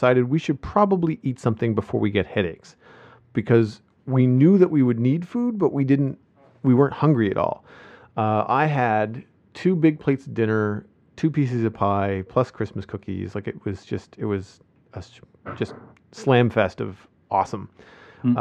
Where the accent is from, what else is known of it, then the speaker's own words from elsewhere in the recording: Canada; And for those of you that don't know, we're Canadian.